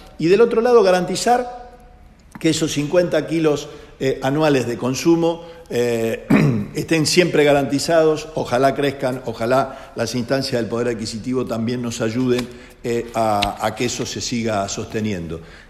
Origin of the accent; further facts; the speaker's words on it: Santa Fe, Argentina; como santafesino, donde el 44% de las exportaciones argentinas se producen en nuestras plantas